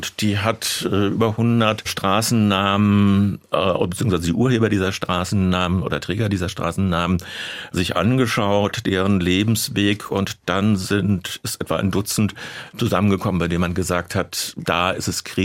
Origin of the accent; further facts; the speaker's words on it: Darmstadt, Hesse, Germany; born there; Ich bin geboren in Darmstadt, ja, das ist richtig.